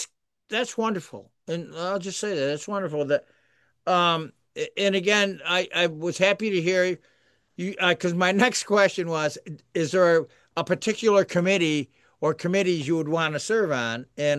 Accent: Pittsfield, Massachusetts, United States; I grew up in the North End of Pittsfield.

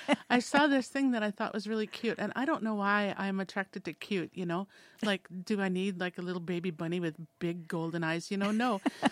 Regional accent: United States; as an American, my expectation when I cut into something that looks like banana bread

